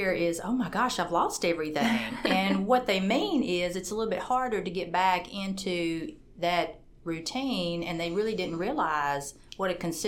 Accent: Iuka, Mississippi, United States; I am from Iuka, Mississippi.

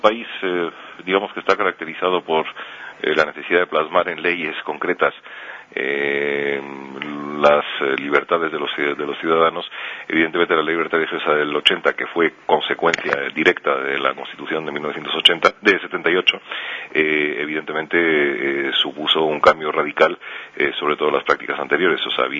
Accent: Spain; debo decir que como español me alegré enormemente de que la democracia finalmente se plasmara en un documento firme y como es una Constitución. Pero como judío

